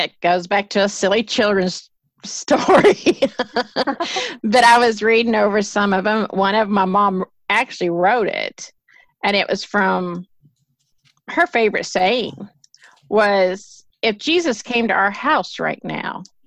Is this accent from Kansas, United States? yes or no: yes; Wichita, Kansas, United States; I came from Wichita where Daddy actually crawled up on the house every time one come through. We were in Tornado Alley